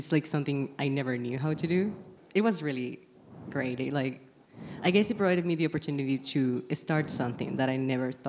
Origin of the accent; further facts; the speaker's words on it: Venezuela; English is a second language; moved away; I had just come from Venezuela like maybe 6 months ago. That's where my accent comes from, if you were curious.